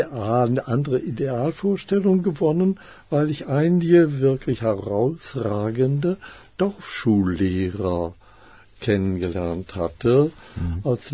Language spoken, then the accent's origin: German; Germany; born there; Nein, geboren bin ich dann in Deutschland.